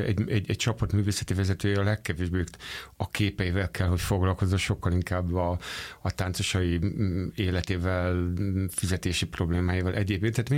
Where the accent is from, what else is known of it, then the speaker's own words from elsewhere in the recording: Miskolc, Borsod-Abaúj-Zemplén, Hungary; Elkapott Budapesten, és elkapott otthon Miskolcon is.